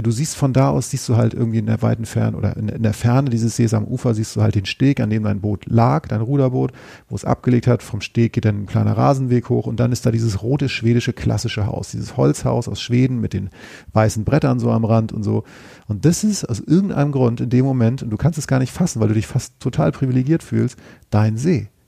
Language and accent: German; Northern Germany, Germany; now in Cologne, Germany; Und als Norddeutscher ist es so, ich lebe ja jetzt in Köln